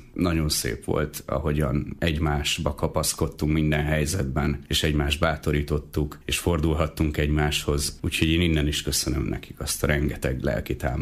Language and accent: Hungarian; Téglás, Hajdú-Bihar, Hungary; also born or lived in Debrecen; De amióta az eszemet tudom, téglási a család, tehát oda költöztünk ki, és ott nőttem fel. De hát életem lényegi részét nyilván Debrecenben éltem.